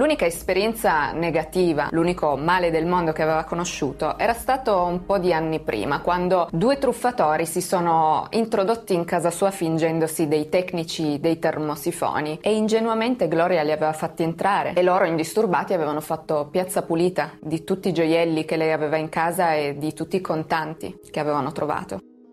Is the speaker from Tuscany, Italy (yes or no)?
no; Piedmont, Italy; ambientato nella mia città natale. 2016, dintorni di Torino.